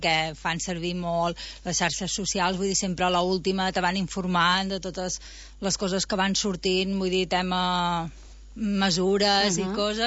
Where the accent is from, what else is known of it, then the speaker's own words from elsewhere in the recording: Figueres, Catalonia, Spain; I a més, jo no soc d'aquí, soc de Figueres, tampoc no conec a tanta gent, no?